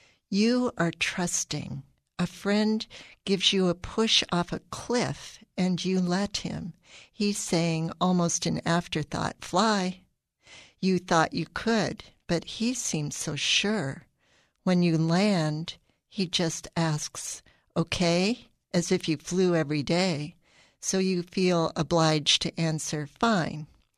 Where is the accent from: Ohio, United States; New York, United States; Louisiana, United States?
Ohio, United States; Dayton; I'm a poet from Dayton.